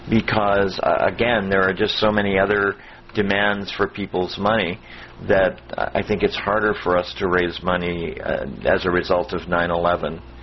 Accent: Miami, Florida, United States; Good evening. … from Miami, Florida, and it's a pleasure to have all of you with me.

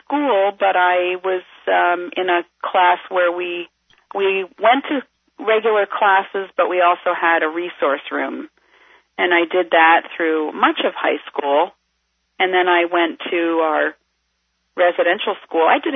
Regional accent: Florida, United States; also born or lived in Connecticut; I started in Connecticut until I was 9, and then I moved to Florida, and I've been in Florida most of my life since. I did go away to graduate school in Georgia

